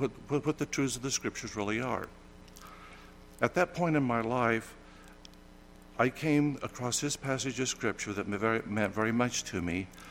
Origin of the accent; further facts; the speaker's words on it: New Mexico, United States; As far as a testimony, I was born and raised in New Mexico.